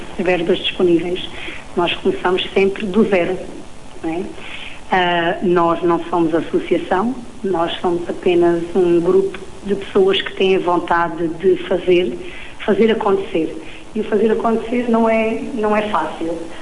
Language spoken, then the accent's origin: Portuguese; Vidigueira, Beja, Portugal; Quando falamos que somos da Vidigueira, falam logo, olha, a terra do vinho, a terra do pão